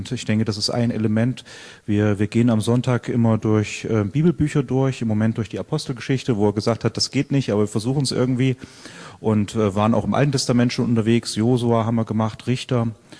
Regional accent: Jena, Thuringia, Germany; Ich bin in Jena geboren und aufgewachsen.

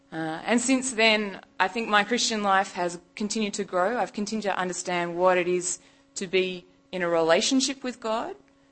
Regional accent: Australia; I am from Australia. I apologise if my accent is problematic for your listening.

